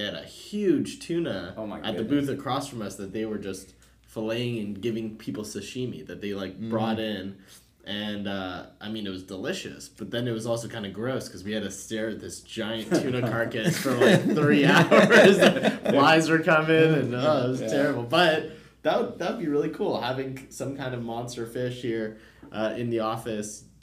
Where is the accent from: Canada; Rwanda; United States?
Canada; I grew up in Canada, fished freshwater most of my life. My mother's Costa Rican, so I grew up saltwater fishing, going down there a lot, and also going to Florida.